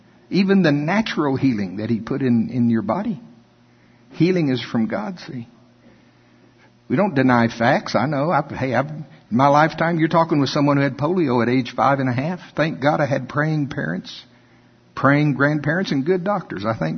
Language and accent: English; United States; Because I'm from Pottawatomie County.